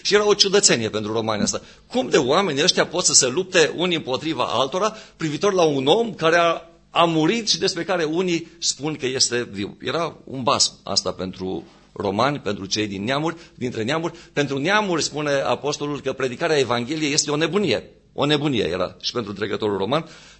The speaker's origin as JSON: {"language": "Romanian", "country": "Romania", "said": "Pentru istoria României, pentru români, nu e nicio istorie în lume cum este istoria României, că noi suntem români și parcă noi suntem axul pământului."}